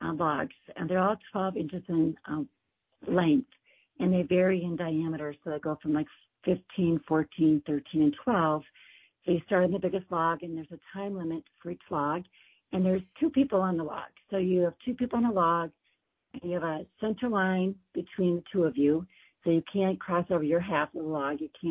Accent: Hayward, Wisconsin, United States; Where I grew up in Hayward, Wisconsin, is where they have the World Lumberjack Championships.

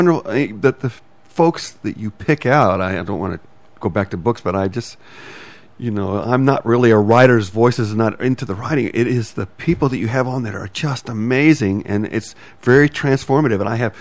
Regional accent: St. Louis, Missouri, United States; also born or lived in Greenville, South Carolina; I remember when we moved from Greenville, South Carolina to St. Louis, Missouri, which where my family's been since 1959.

